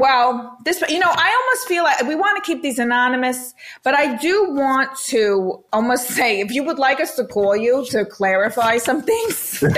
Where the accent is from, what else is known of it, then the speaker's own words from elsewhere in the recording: Brooklyn, New York, United States; now in Boca Raton, United States; I live in Boca. I'm from Brooklyn, but I live in Boca now.